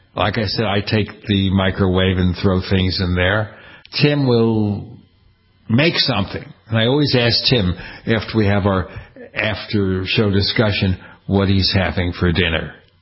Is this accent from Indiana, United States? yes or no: no; Brooklyn, New York, United States; The way I grew up in Brooklyn, New York, there was a place, a slaughterhouse, I guess, where my mother would buy chicken.